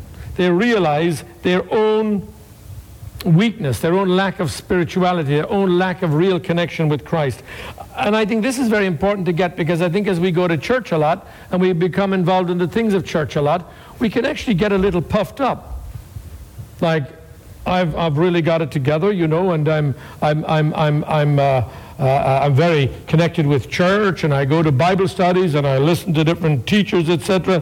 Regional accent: Ireland; Growing up in Ireland with much religion north and south

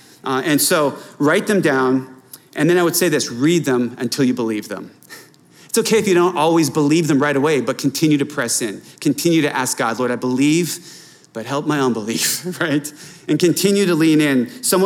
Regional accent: Philadelphia, Pennsylvania, United States; Remember, I'm from Philadelphia.

